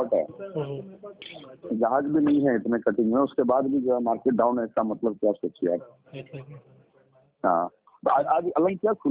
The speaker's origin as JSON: {"language": "Hindi", "town": "Surat", "region": "Gujarat", "country": "India", "tie": "born or raised there", "said": "आपको मेरा home town तो गुजरात ही है ना सर, सूरत आपको बताया तो था सर"}